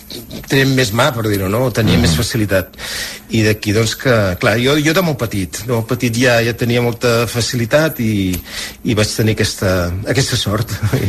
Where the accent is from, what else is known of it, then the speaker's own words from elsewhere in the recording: Barcelona, Catalonia, Spain; moved away as an adult; also born or lived in New York; jo vaig néixer a Barcelona i fins als 20... No, als 32 que no vaig marxar a Nova York vaig estar a Barcelona.